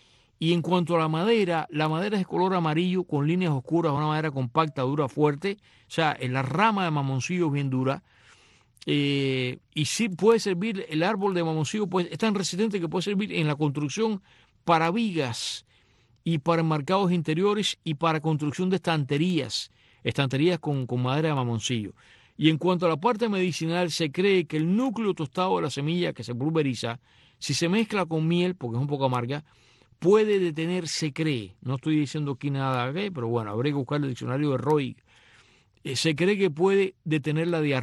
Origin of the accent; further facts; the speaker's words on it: Varadero, Matanzas, Cuba; Yo me recuerdo tan de niño en Varadero, en Matanzas, en mi infancia, en los años 60, estar sentado en la arena